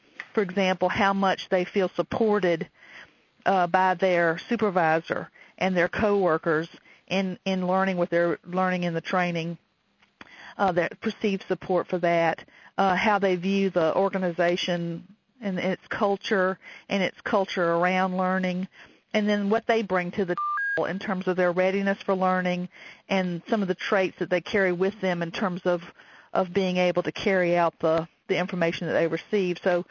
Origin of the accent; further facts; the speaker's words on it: the South, United States; accent: Southern; I'm just so glad that my Southern accent will be recorded and on the web.